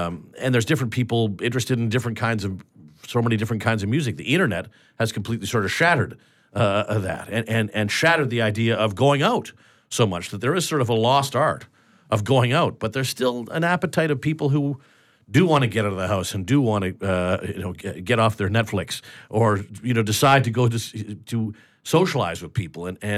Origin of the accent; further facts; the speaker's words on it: Vancouver, British Columbia, Canada; I'm born and raised in Vancouver